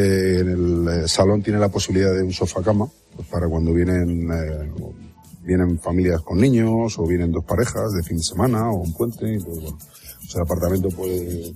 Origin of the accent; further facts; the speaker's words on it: Madrid, Community of Madrid, Spain; yo que soy nacido, criado y crecido en Madrid